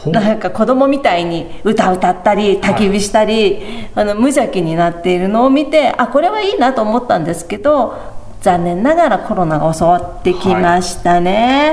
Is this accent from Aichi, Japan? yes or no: no; Shinjuku, Tokyo, Japan; 私新宿生まれ新宿育ち、新宿以外出たことがないんだ。